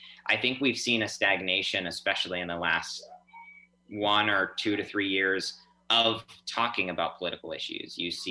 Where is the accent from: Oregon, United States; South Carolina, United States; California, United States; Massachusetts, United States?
Oregon, United States; born there; also born or lived in Utah / Nevada; now in Molokai, United States; It's different from the mainland I came from. I was born in Oregon, then I moved to Utah and then Nevada, and then I came to Molokai with my mom, where my grandparents have been for 12 plus years.